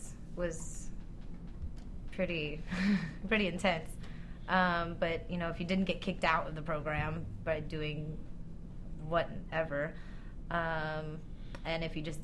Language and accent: English; Dallas, Texas, United States; I was born and raised in Dallas, Texas.